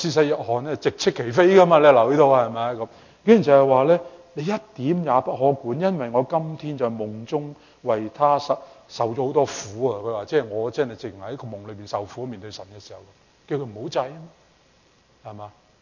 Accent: Guangdong, China; accent: Cantonese; 我们广东话很传神的

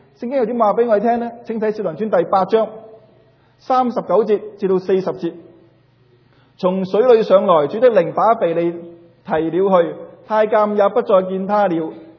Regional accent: Guangdong, China; 呢啲系我哋广东人嗰啲用词嚟㗎

